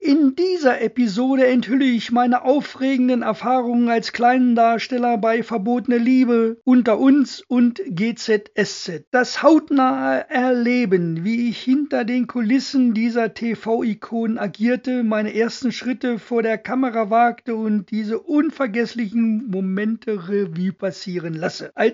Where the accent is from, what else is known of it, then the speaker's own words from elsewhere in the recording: Clausthal-Zellerfeld, Lower Saxony, Germany; born there; Als Erstklässler in meiner Geburtsstadt Clausthal-Zellerfeld